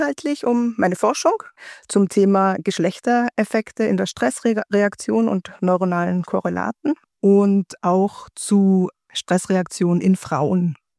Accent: Graz, Styria, Austria; moved away as an adult; also born or lived in Vienna / Aachen; now in Tübingen, Germany; Ich bin Österreicherin, geboren und aufgewachsen in Graz, Österreich. Studierte Psychologie habe ich in Wien. Daher der Singsang.

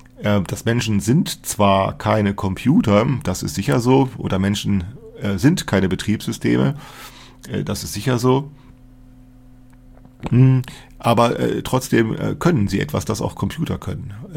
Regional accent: Rhineland, Germany; ich bin Rheinländer

